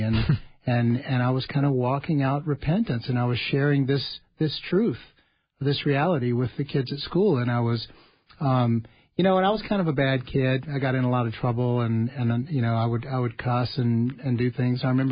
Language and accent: English; Baton Rouge, Louisiana, United States; born or raised there; moved away as an adult; now in Minnesota, United States